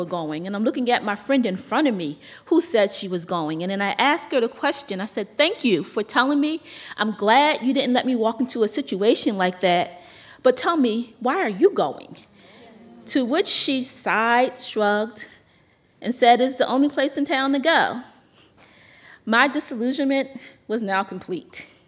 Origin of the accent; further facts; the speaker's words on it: Philadelphia, Pennsylvania, United States; I'm from Philly. I can handle rough.